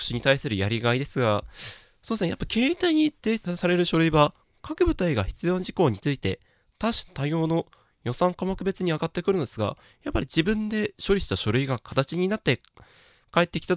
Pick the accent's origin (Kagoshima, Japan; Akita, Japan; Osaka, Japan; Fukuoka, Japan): Akita, Japan; でその後地元秋田の大学で主に経済学部に進学して